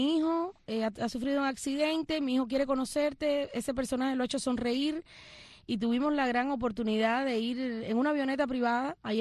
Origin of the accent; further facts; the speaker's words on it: Ciego de Ávila, Cuba; also born or lived in Boyo Manso; yo me olvido que yo soy de Ciego de Ávila y recuerdo que nací en Boyo Manso